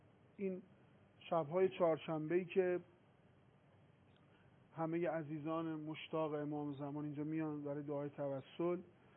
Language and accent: Persian; Tehran, Tehran Province, Iran; moved away; الان شاید بالای 50 خانوار از تهران اومدیم اینجا زندگی میکنیم، همه مجرد بودیم، ازدواج کردیم، اینجا زندگی تشکیل دادیم، بچه‌هامون دارن اینجا بزرگ میشن